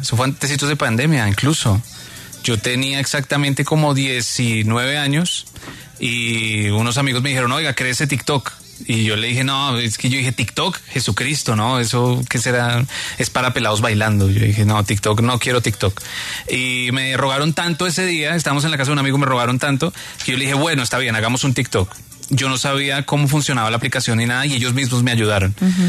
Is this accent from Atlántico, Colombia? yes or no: no; Boyacá, Colombia; accent: mixed Bogotá and Boyacá dialect; also born or lived in Bogotá; Yo soy rolo con descendencia boyacense. Entonces, okay. Como que me crié en Boyacá, pero soy rolo y después acá otro tiempo. Entonces es una combinación de las dos. Toda mi familia es boyacense. Entonces como que tengo esa combinación y ese dialecto un poco combinado.